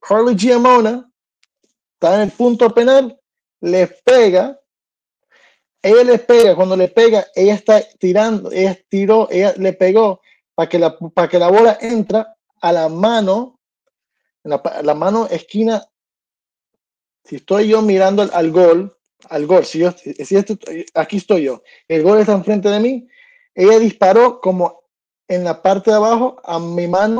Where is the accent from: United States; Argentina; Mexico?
United States; New Jersey; born there; donde yo nací, nací en New Jersey